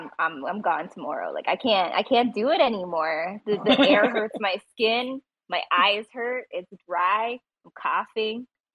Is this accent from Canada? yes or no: yes; Canada; Yeah, I'm Canadian. We're still weird about that shit.